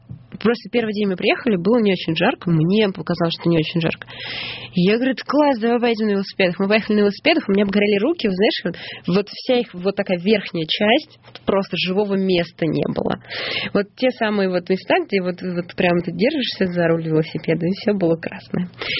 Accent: Russia; он говорит, вы откуда? Я говорю, из России.

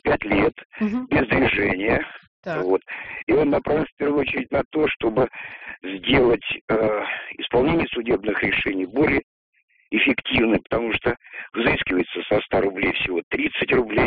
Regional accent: Moscow, Russia; Я из Москвы.

